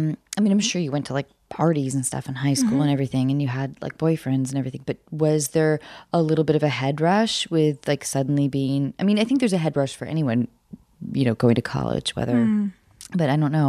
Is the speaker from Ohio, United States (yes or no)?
no; Seattle, Washington, United States; I grew up in Seattle.